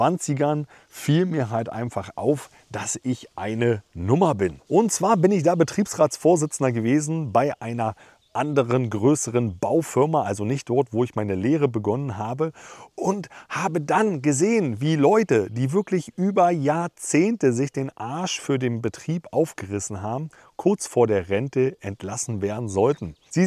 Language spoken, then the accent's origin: German; Schwedt an der Oder, Brandenburg, Germany; born there; ich bin ja in der DDR geboren, in der schönen Stadt Schwedt an der Oder, heute kaum noch wiederzuerkennen.